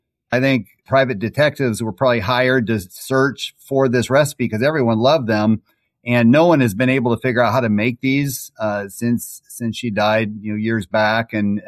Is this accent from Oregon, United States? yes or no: no; Muscatine, Iowa, United States; also born or lived in Huntsville, Alabama; I was born in Huntsville, Alabama on Redstone Arsenal at the hospital. My mom tells me that the night I was born, tornadoes were touching down around there. And so she had to hide with me under the bed. But I grew up in Muscatine, Iowa.